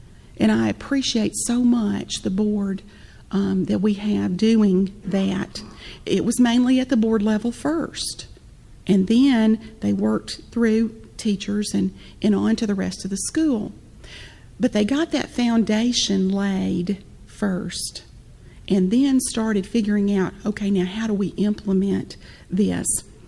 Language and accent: English; the South, United States; and I'm from the South, y'all, so I'm not sure where everybody's from